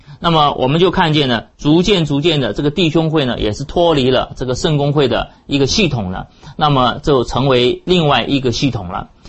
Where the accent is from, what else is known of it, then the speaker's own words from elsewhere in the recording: China; 因为在中国的啊，我们中国人教会当中的聚会所啊